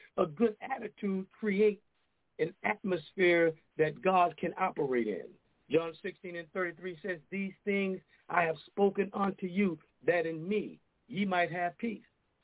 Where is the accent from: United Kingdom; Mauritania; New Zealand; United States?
United States; Louisiana; now in New London, United States; I'm originally from Louisiana, and now I reside in New London, Connecticut, by way of the U.S. Navy.